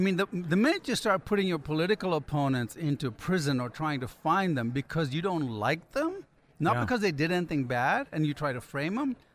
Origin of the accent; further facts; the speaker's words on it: Ghana; also born or lived in Sudan; growing up in Africa because I was born in Ghana, but then we lived in Sudan, right on the edge of the Sahara Desert for about 9 years.